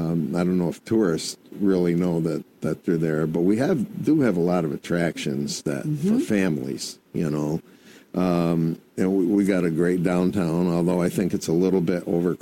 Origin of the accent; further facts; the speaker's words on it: Gloversville, New York, United States; I think when I grew up in Gloversville, we had a big park, Caroga Lake, and they had an amusement park there.